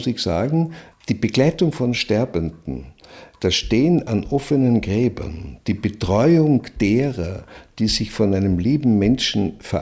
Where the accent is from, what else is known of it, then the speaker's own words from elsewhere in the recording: Gmünd, Carinthia, Austria; born there; die hat sie sich beim Uhrenfachgeschäft Meisnitzer in Gmünd, in meiner Geburtsstadt in Kärnten, schon ausgesucht gehabt.